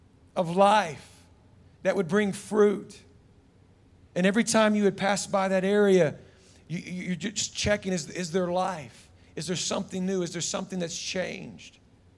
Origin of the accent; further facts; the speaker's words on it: United States; I know you guys don't do this, but I'm from America. And in America, we still do stupid things from time to time.